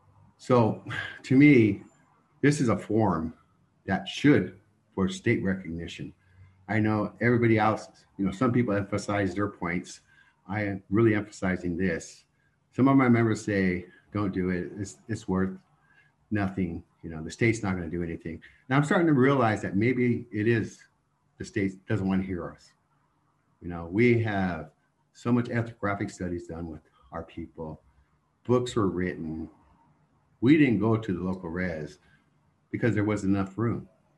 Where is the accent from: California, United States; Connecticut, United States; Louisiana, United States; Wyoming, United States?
California, United States; We're from the San Joaquin Valley. Actually, we're from the Sequoia National Forest, Human Lake Ranger District.